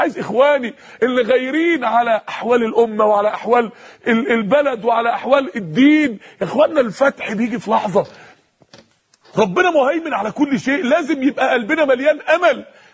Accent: Mansoura, Dakahlia, Egypt; لو دخلت مسجد معين عندنا في المنصوره

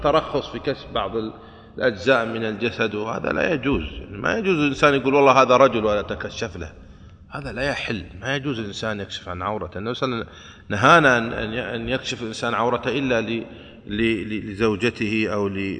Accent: Saudi Arabia; عندنا في السعودية يوزعون على البيوت مجانا

